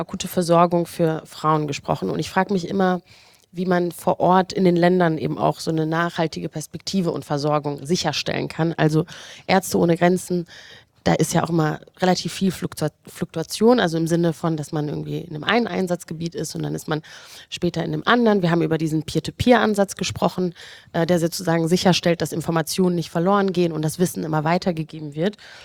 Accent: Rwanda; Ich komme ja auch aus Ruanda, wie ich ungefähr bei jeder Veranstaltung betone.

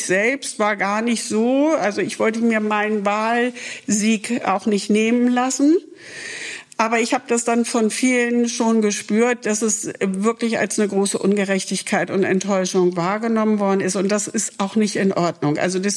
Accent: Lower Saxony, Germany; now in Bremen, Germany; ich komme zwar aus Niedersachsen, bin aber ja lange schon in Bremen verankert.

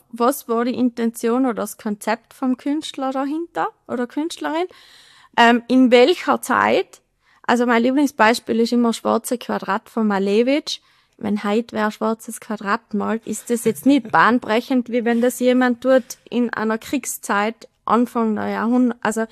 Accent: Obergurgl, Tyrol, Austria; Also, ich bin in Obergurgl aufgewachsen und wir haben wirklich vom Wohnzimmer aus den Gletscher gesehen, wie das weniger geworden ist.

